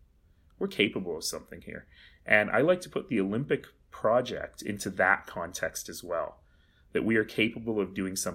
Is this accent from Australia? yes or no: no; Calgary, Alberta, Canada; Let's not forget, like, we're so Canadian about this.